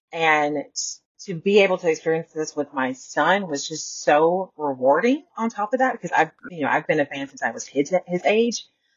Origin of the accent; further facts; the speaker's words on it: Tennessee, United States; and I'm from Tennessee. I'm not from Florida part of stuff. I know what cold is.